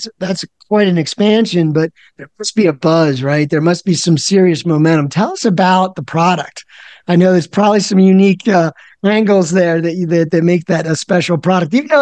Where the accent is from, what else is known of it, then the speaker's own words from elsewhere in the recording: Philadelphia, Pennsylvania, United States; But listen, New York and Philly, I'm from Philly, but the food, I'm not going to ever argue.